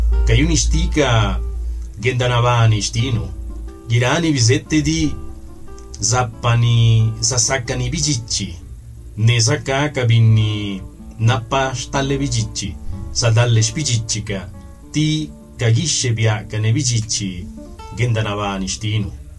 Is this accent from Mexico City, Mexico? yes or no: no; Juchitán, Oaxaca, Mexico; zapoteco de Juchitán, Istmo de Tehuantepec, Oaxaca.